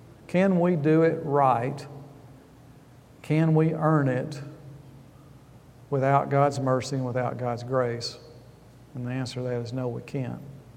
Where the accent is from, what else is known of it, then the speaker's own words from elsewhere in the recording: the South, United States; I'm sorry, centerpiece. I'm from the South. I don't pronounce T's very well.